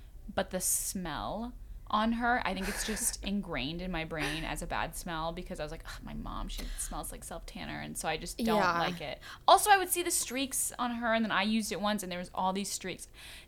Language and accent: English; Ireland; I'm Irish, and think I've just kind of accepted my paleness.